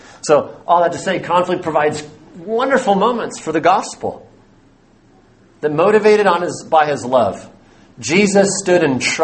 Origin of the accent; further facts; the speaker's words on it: Oregon, United States; And where I grew up in Oregon, it rained like 366 days out of the year.